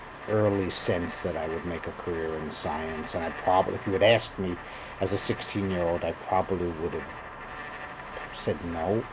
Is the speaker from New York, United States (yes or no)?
yes; Bronx, New York, United States; And growing up in the Bronx, there's a very big and famous zoo in the Bronx, which was not that far from where I grew up.